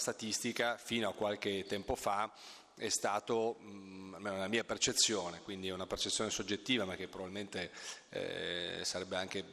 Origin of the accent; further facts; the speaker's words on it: Turin, Piedmont, Italy; io sono di Torino, porto l'esperienza torinese